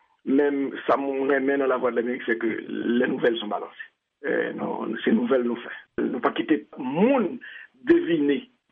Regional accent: Haiti; C'est une fierté pour moi-même en tant qu'Haïtien.

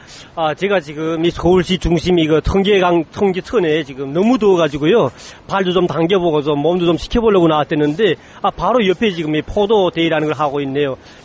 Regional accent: North Korea; now in South Korea; 제가 지금 한국에 온 지가 지금 한 얼마 되지 않았습니다. 근데 북한에 있을 때는 포도가 얼마 안 되거든요.

